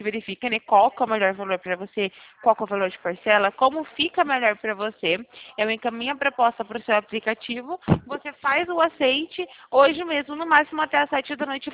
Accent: Campinas, São Paulo, Brazil; Eu sou daqui do interior de São Paulo, sou de Campinas.

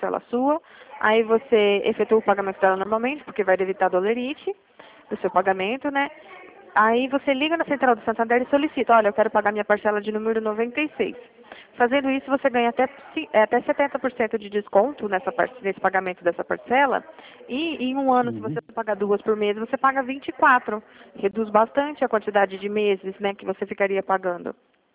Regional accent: Dracena, São Paulo, Brazil; Eu sou do interior de São Paulo, Dracena

